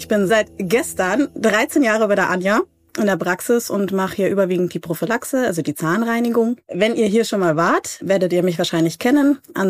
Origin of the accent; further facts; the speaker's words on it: Munich, Bavaria, Germany; Ich bin Münchner Kindl